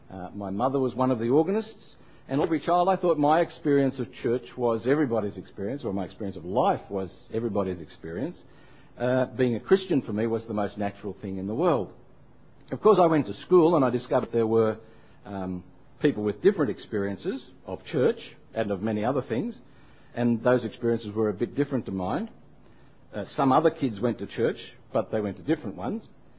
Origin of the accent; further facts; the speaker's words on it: Parramatta, New South Wales, Australia; born there; I was born in Parramatta in New South Wales, about three blocks from where my convict forebear, Richard, once had a saddler's business.